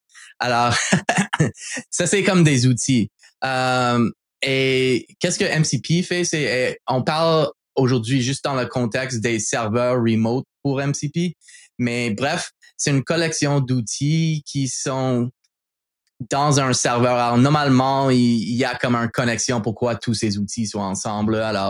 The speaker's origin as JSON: {"language": "French", "town": "Montreal", "region": "Quebec", "country": "Canada", "said": "Je viens de Montréal, alors coco."}